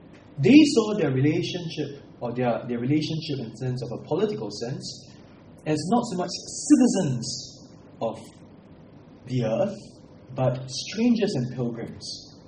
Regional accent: Singapore; I was born here in Singapore. I'm a Singapore citizen. I was raised here. I went to schools here in Singapore. I don't even speak an Indian language properly.

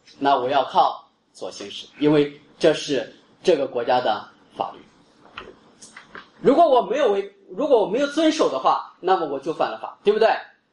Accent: China; now in Singapore; 比如说我是中国人，那在中国如果我开车的话，我是靠右走的

